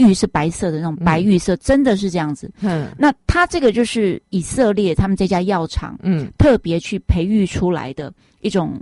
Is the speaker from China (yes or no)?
no; Taiwan; 我们台湾人，好，包括我们亚洲人，我们就属于黄种人嘛。